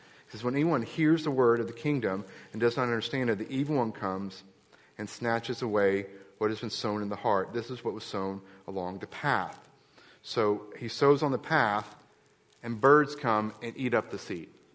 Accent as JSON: {"language": "English", "region": "Florida", "country": "United States", "tie": "born or raised there", "said": "I grew up in South Florida. My father was in agribusiness. We grew sugarcane. We grew oranges."}